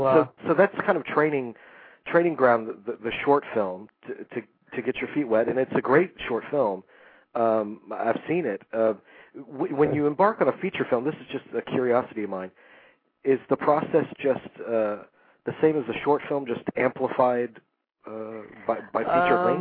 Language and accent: English; Lakeland, Florida, United States; that was shot in my hometown of Lakeland, Florida.